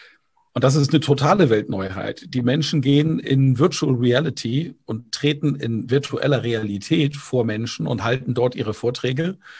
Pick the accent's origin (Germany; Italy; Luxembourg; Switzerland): Germany; Bamberg, Bavaria; moderiere seit 16 Jahren ein Volksfest in meiner Heimatstadt Bamberg